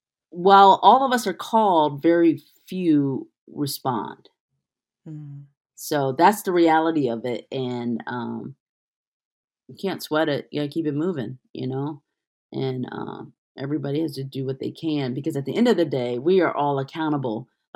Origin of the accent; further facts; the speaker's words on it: Detroit, Michigan, United States; I grew up in Detroit, Michigan, where I saw firsthand what a community of people do when one person is sick.